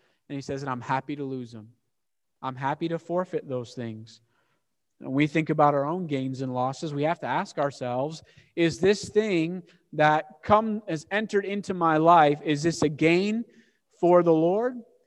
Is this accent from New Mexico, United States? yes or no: no; Maine, United States; I will always be thankful to be born and raised in Maine and appreciate the way we use language, right?